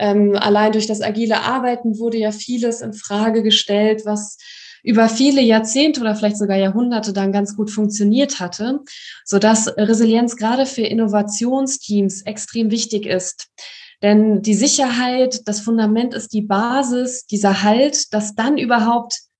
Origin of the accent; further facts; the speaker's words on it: Bonn, North Rhine-Westphalia, Germany; ich komme aus Bonn